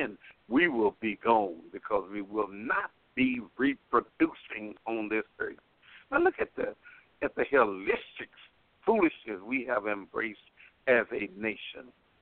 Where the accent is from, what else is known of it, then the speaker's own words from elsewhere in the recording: United States; I'm growing up in America was a wonderful thing for my age group now, in the 60s.